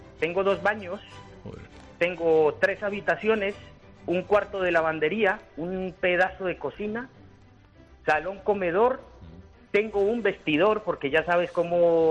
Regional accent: Colombia; now in Spain; Soy español, tengo la nacionalidad española, soy de origen colombiano

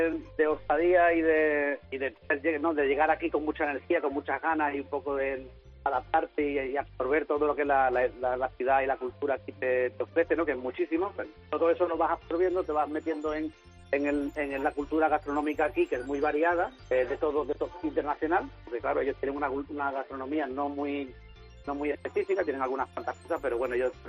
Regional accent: Spain; now in United States; Si nosotros somos españoles

